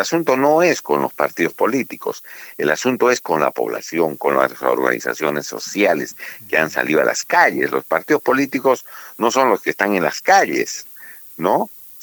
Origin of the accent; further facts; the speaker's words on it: Puno, Peru; por lo menos en mi tierra, en Puno, sigue en reclamos.